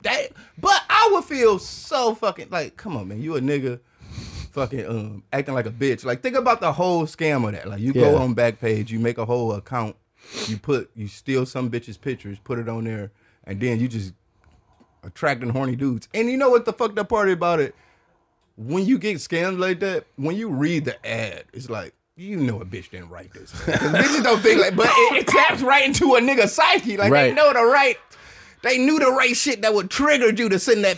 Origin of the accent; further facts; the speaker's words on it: Detroit, Michigan, United States; I'm from Detroit?